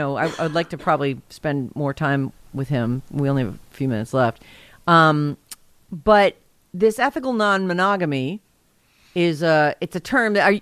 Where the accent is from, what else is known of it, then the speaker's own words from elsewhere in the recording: Massachusetts, United States; I grew up in Massachusetts.